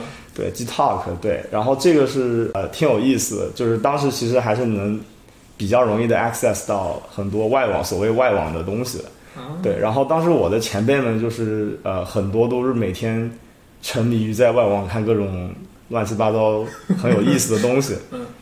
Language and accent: Chinese; Shaoxing, Zhejiang, China; 我的初中高中都是在我的老家绍兴念的。